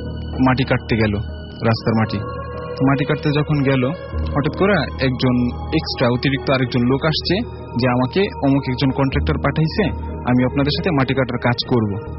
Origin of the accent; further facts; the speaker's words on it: Madaripur, Dhaka Division, Bangladesh; আমাদের দেশের বাড়ি মাদারীপুর এর কালকিনি থানার